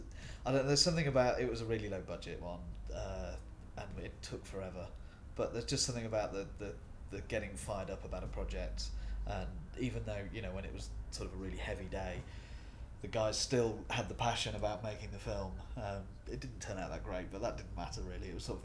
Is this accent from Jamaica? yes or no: no; East Midlands, United Kingdom; I'm 37 years old, and I'm from Lincolnshire.